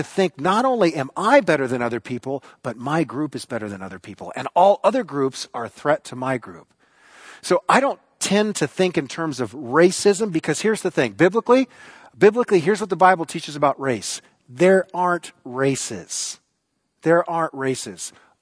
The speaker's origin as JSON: {"language": "English", "country": "United States", "said": "I'm not culpable, but I am an American."}